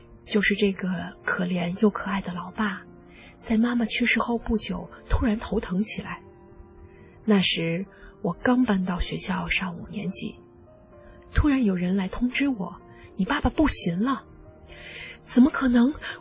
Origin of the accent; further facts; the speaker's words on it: Guizhou, China; 我的老家在贵州，人称地无三尺平，人无三分银，山路又陡又不平。